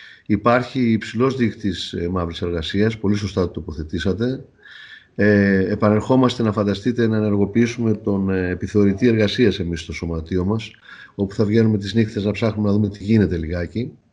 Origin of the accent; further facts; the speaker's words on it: Thessaloniki, Central Macedonia, Greece; Χαίρομαι γι' αυτό, σαν Θεσσαλονικιός